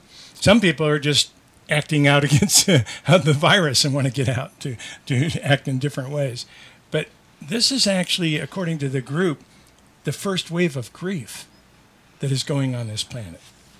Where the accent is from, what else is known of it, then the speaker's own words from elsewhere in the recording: Las Vegas, Nevada, United States; We're from Las Vegas